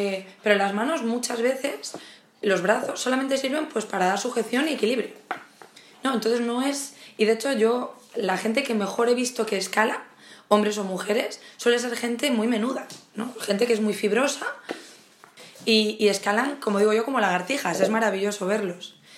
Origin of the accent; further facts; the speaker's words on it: León, Castile and León, Spain; Yo soy de León y allí pues tienen estas actividades que llaman de ocio alternativo.